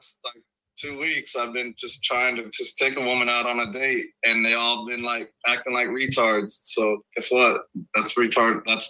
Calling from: Nebraska, United States; Calling from Nebraska.

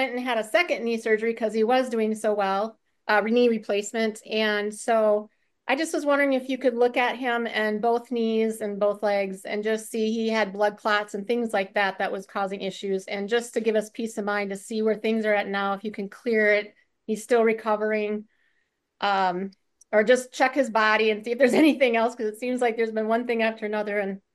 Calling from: Minneapolis, Minnesota, United States; I'm calling from Minneapolis, St. Paul area.

